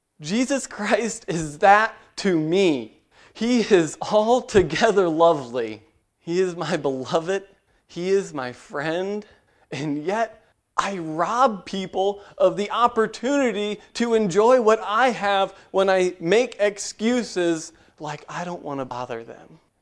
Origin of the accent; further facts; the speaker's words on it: Missouri, United States; now in St. Charles, United States; I grew up in Franklin County. I used to be country, and now I'm city in St. Charles.